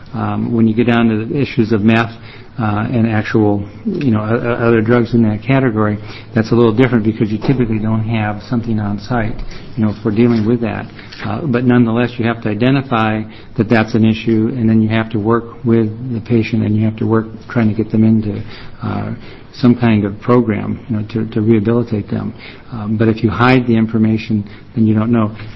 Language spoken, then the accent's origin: English; Salem, Oregon, United States; for the record … I'm a pediatrician from Salem